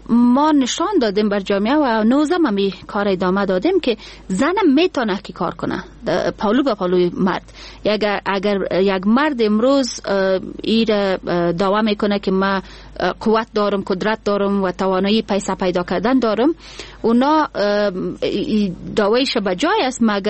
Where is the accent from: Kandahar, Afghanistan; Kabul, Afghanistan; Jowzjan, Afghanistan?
Kandahar, Afghanistan; من خودم از قندهار هستم و به این فخر میکنم که قنداری هستم.